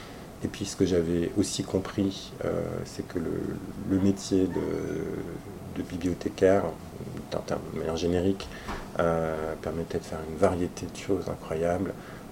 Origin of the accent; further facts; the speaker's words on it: Villetaneuse, Île-de-France, France; born there; Moi, je suis né en plus à Villetaneuse à côté, donc j'avais un intérêt à revenir chez moi, en fait.